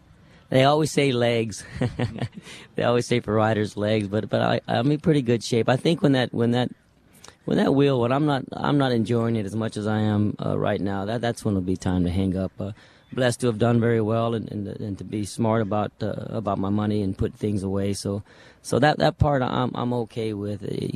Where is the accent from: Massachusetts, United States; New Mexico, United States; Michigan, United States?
New Mexico, United States; Roswell; You know, it was great growing up around there, first of all, because I was surrounded with horses.